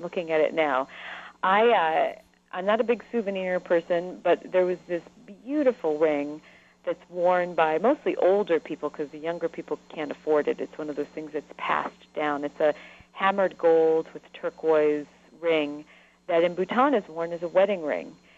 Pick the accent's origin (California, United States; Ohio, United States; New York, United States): New York, United States; I grew up in New York, and people would come see New York and had never seen it before, and that made me appreciate that I lived in this big city